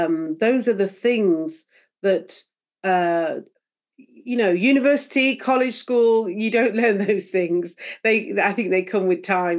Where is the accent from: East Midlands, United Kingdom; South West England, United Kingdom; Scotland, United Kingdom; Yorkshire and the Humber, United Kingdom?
East Midlands, United Kingdom; Nottingham; born there; I was born in Nottingham. My parents moved here, moved to the UK from Jamaica in the early 60s.